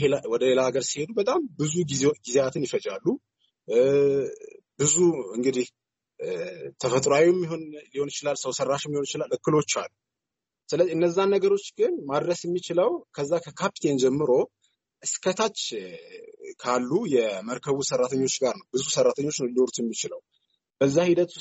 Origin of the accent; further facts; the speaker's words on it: Welkite, Central Ethiopia, Ethiopia; ተወልጄ ያደግኩት ወልቂጤ ከተማ ነው፣ ጉራጌ ዞን ውስጥ ነው